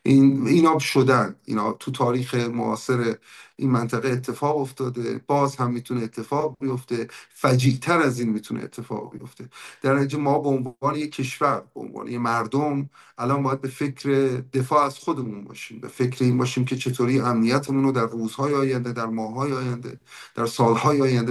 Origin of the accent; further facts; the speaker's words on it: Iran; من که به عنوان یه ایرانی واقعا از خدا میخوام